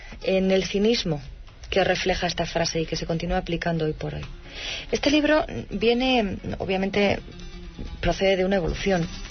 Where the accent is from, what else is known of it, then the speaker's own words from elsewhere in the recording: Llodio, Basque Country, Spain; en un pueblo como el que yo me crié, que fue Llodio, cerca de Bilbao, no había más que una coral.